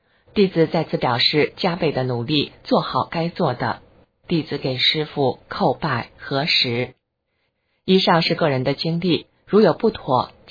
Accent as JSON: {"language": "Chinese", "country": "China", "said": "我说那好，我敢大声说我是中国人，我就大声说我是中国人。"}